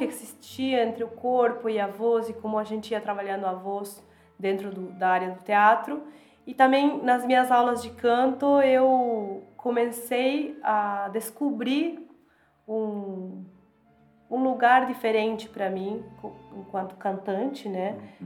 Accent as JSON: {"language": "Portuguese", "country": "Argentina", "also_born_or_lived": "Curitiba", "moved": "yes", "lives_now": "Florianópolis, Brazil", "said": "eu sou argentina, mas estou morando no Brasil há uns 9 anos já."}